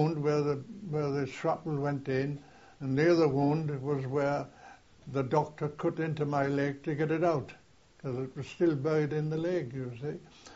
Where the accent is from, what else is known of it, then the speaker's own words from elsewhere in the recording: Newcastle, North East England, United Kingdom; This one will do me, Newcastle," because that was my hometown, or one of my hometowns.